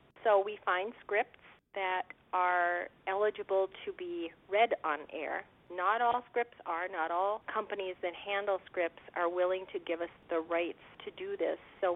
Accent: Thief River Falls, Minnesota, United States; Well, I'm originally from Thief River Falls. Okay. I graduated from high school here, and then I went off to college, and I spent about 10 years away.

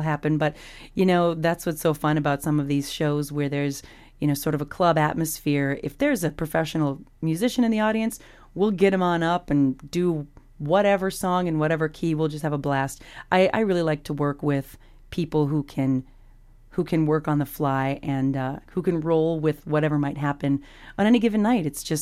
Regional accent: United States; Well, I say that I'm from America because I grew up traveling on the road with my mom and dad.

